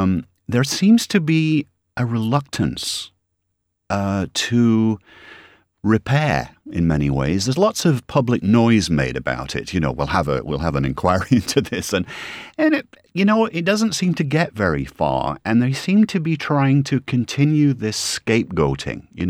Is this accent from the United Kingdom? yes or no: yes; United Kingdom; accent: cross between British and Canadian; as you can tell from my interesting accent, I'm a cross between Brit and Canadian now.